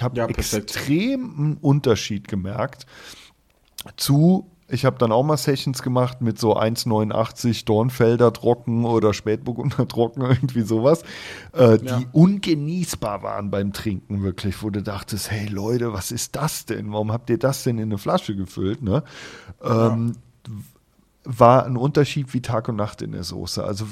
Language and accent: German; Rhineland-Palatinate, Germany; Von der Mosel komme ich tatsächlich her.